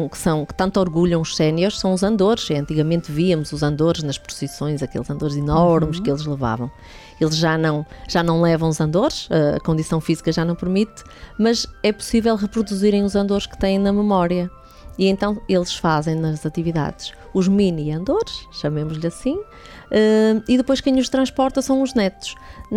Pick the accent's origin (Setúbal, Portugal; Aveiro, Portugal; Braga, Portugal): Braga, Portugal; Amares; Sou de Amares.